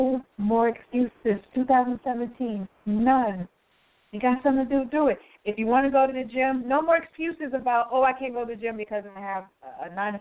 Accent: Detroit, Michigan, United States; now in New York, United States; I'm originally from Michigan. Imagine if I had stayed in Detroit, Michigan.

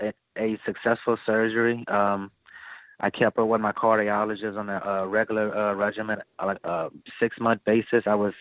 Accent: Louisiana, United States; just because we're from Louisiana and the culture here, you know, food is a big part of our lifestyles

